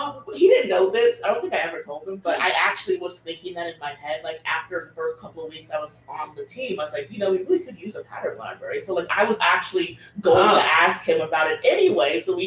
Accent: Kansas, United States; also born or lived in New York; now in Oakland, United States; But I grew up in Kansas. I currently live in Oakland. I'm based out of the San Francisco office of Slack. So I have moved to the West Coast.

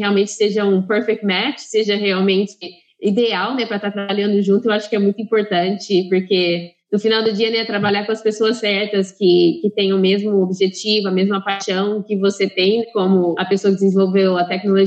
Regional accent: Campinas, São Paulo, Brazil; eu sou brasileira, cresci em Campinas, em Barão Geraldo, na cidade universitária, minha vida inteira

